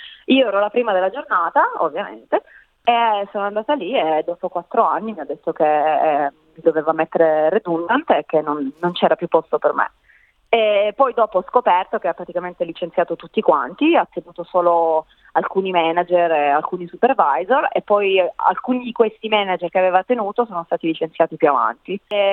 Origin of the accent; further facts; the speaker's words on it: Turin, Piedmont, Italy; moved away as an adult; now in Sydney, Australia; Sì, allora io vengo da Torino, mi sono laureata in psicologia con 104